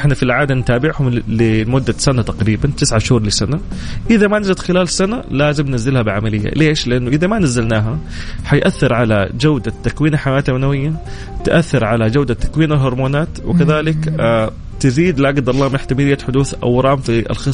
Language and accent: Arabic; Saudi Arabia; فالحمد لله احنا هذا الشيء نادر عندنا في السعودية